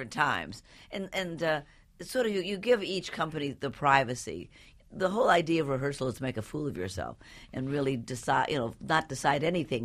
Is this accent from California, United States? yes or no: yes; Los Angeles, California, United States; now in New York, United States; Well, I grew up in Los Angeles and did all my early career there.